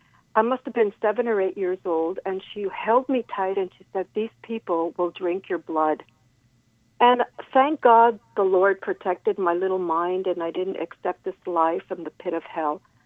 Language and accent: English; Montreal, Quebec, Canada; I grew up in Outremont in Montreal, where I was surrounded by a large Hasidic population.